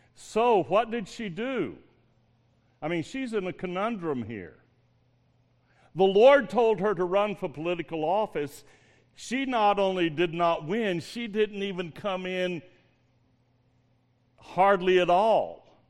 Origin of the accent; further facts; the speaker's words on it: North Carolina, United States; My hometown up there in the mountains of North Carolina, there was this lady who ran for political office.